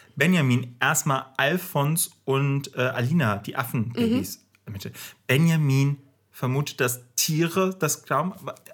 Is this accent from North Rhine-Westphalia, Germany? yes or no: yes; Kempen, North Rhine-Westphalia, Germany; bei uns aus meiner Heimatstadt Kempen am Niederrhein